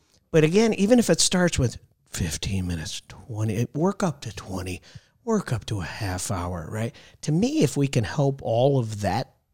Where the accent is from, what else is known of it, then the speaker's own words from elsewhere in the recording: Connecticut, United States; I'm from Connecticut, for Christ's sakes. I'm a Kennedy Democrat.